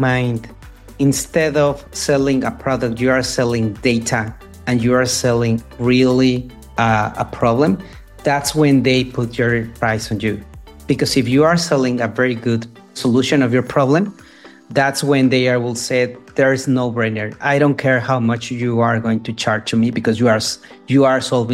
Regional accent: Mexico; English is a second language; now in United States; I'm from Mexico. I'm Latino. And but now living in the US, but I raised and born in Mexico.

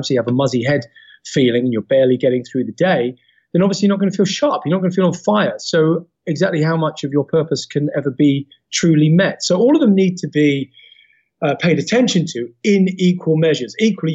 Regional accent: Peckham, London, United Kingdom; I was also smoking other stuff because I was from Peckham, Southeast London.

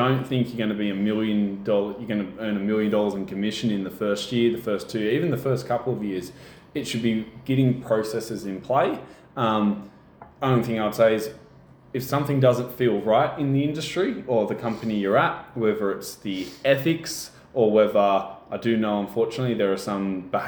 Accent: New South Wales, Australia; So originally I'm from the Central Coast, which if any of you guys don't know is... 1.5, 2 hours north of Sydney.

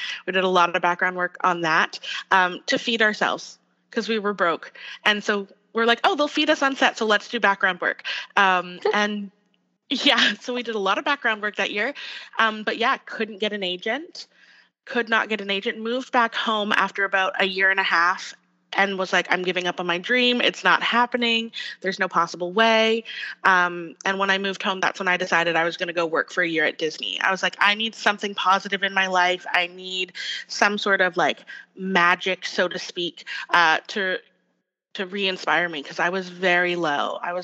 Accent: Canada; So I'm very lucky where I live on the island is a very, very rich community in the arts.

